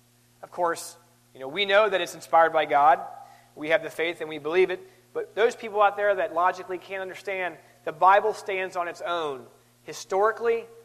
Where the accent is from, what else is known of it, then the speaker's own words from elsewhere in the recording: Georgia, United States; I'm from Georgia, and you know, some of us talk slow and some of us talk fast. But either way, we talk in the King's English